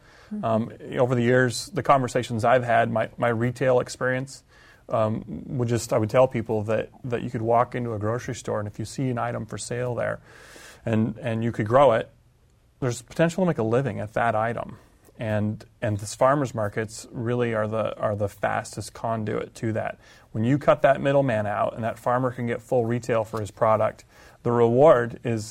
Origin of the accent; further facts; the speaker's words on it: Anchorage, Alaska, United States; You know, I grew up in Anchorage, and from a young age, I started working in the retail side of produce sales